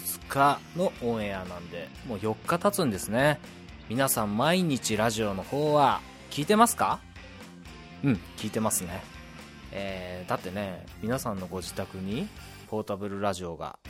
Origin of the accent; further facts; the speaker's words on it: Ichinoseki, Iwate, Japan; 一関市山の目の出身です。もちろん山の目小学校、山の目中学校を卒業してます。